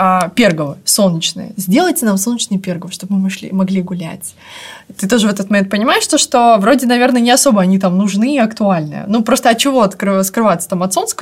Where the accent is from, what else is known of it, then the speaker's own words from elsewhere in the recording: Komi Republic, Russia; я сама родом из Коми